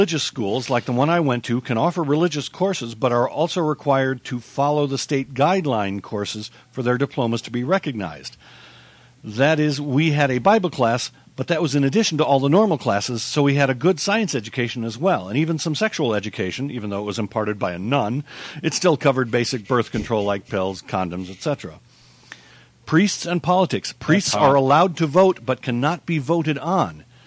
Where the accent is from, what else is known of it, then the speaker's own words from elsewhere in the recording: Juarez, Chihuahua, Mexico; I'm from Juarez, Mexico. Found your show on iTunes.